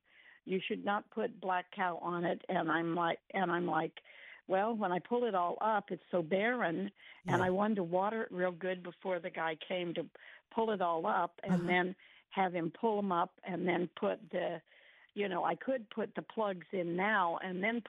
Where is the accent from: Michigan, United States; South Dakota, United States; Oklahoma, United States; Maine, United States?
Oklahoma, United States; also born or lived in Missouri; I came from Oklahoma, and I told them what I needed to have is I needed to have my yard rototilled, because that's what we used to do in Missouri, in Oklahoma and Missouri.